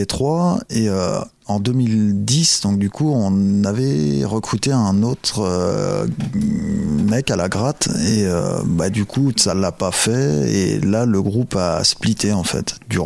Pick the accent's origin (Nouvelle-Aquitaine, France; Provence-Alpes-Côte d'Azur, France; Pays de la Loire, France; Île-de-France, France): Nouvelle-Aquitaine, France; Melle; Mais nous, sinon, nous, on est de Mel, comme dans les alentours de Mel.